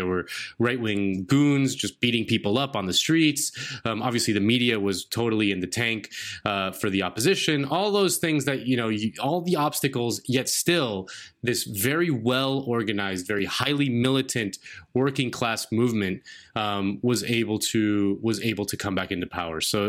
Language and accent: English; Miami, Florida, United States; because I grew up in Miami, where there was a lot of, Latin American politics is always on people's minds.